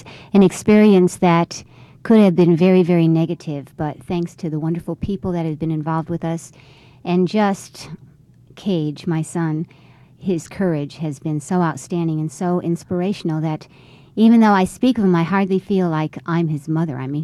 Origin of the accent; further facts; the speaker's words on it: Fairfield, Connecticut, United States; now in Juneau, United States; And so after 25 years of service, and even though we're from Fairfield, Connecticut, we fell in love with Alaska, and that's where we stayed.